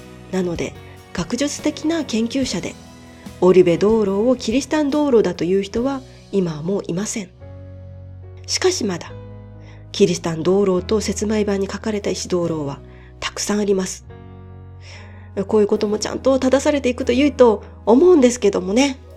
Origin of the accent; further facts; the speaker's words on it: Aichi, Japan; 今日は特に私の出身地である愛知、先祖が暮らしていた三重のことを話したため力が入ってしまいました。